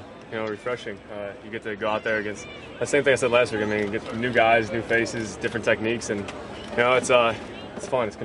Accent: Chicago, Illinois, United States; even though I'm from Chicago, I was like Brett Favre growing up.

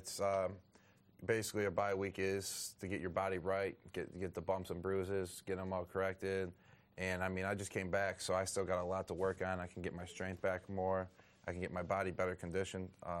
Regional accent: Buffalo, New York, United States; Well, I'm from Buffalo, New York, so I was a big Bills fan.

